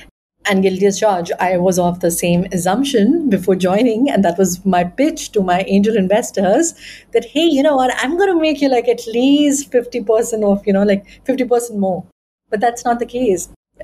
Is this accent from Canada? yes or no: no; India; so I come from India, and India is considered to be a, you know, country of Kama Sutra